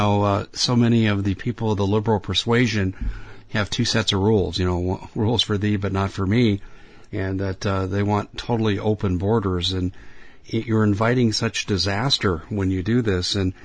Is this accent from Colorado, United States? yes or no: yes; Colorado, United States; moved away as an adult; I grew up six blocks from Adams County in nearby Arapahoe County.